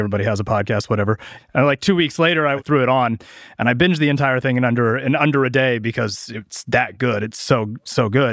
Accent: Midwest, United States; moved away as an adult; now in Los Angeles, United States; Yeah, I grew up in the Midwest. I was a pretty weird homeschooled kid who was, I'm extremely extroverted, so I was always going out and trying to meet people. And then I moved to Los Angeles when I was 20

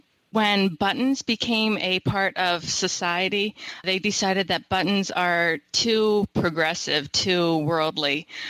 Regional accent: Lancaster, Pennsylvania, United States; Well, Lancaster, when I tell people that I'm from Lancaster, which is pronounced Lancaster, not Lancaster, sorry, that's a little thing that Lancastrians have.

